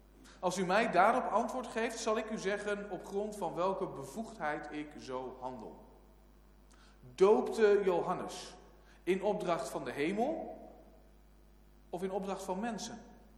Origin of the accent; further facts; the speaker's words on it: Emmen, Drenthe, Netherlands; in Emmen, waar ik opgegroeid ben, als medewerker mocht meehelpen. Ik was een jaar of 13, 14.